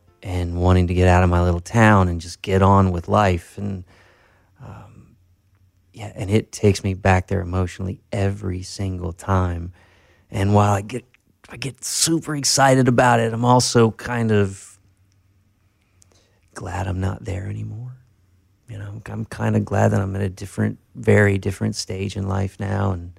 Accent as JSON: {"language": "English", "region": "Tennessee", "country": "United States", "tie": "born or raised there", "said": "Well, yeah, I grew up in Tennessee from 3 to 17, yeah."}